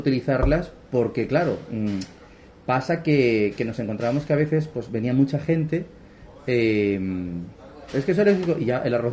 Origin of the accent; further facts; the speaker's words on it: Sabadell, Catalonia, Spain; bajaron, yo soy de Sabadell, bajaron de Sabadell a ver